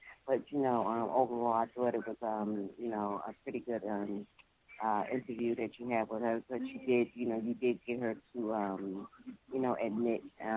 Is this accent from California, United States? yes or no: no; New Jersey, United States; I'm originally from North New Jersey